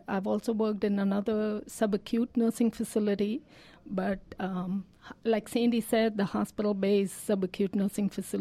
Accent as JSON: {"language": "English", "country": "India", "moved": "as an adult", "lives_now": "Lawrenceville, United States", "said": "I'm originally from India, and I came to the United States about 25 years ago."}